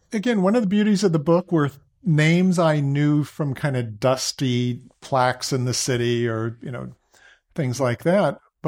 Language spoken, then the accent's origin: English; Walnut Creek, California, United States; also born or lived in Boston; I grew up in Walnut Creek, but spent 7 years in Boston.